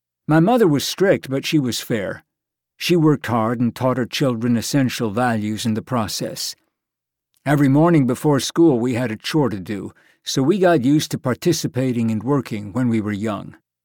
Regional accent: United States; born there; first language Italian; English is a second language; Even though I was born in America, my parents spoke Italian at home, and so did I.

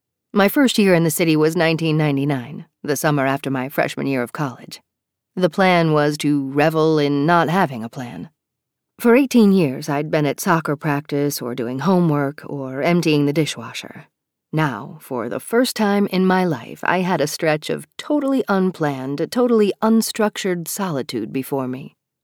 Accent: Albuquerque, New Mexico, United States; was a teenager growing up in Albuquerque, New Mexico, I had a cutout of the New York City skyline on the ceiling above my bed.

